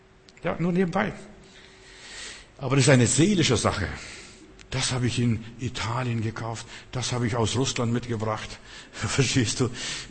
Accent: Lithuania; now in Germany; Wir sind aus Litauen ausgewandert nach Deutschland, in BRD hier, in Bundesrepublik.

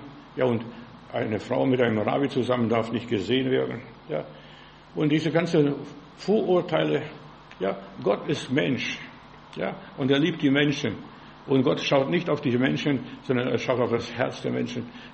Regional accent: Berlin, Germany; Ich sage aus Berlin.

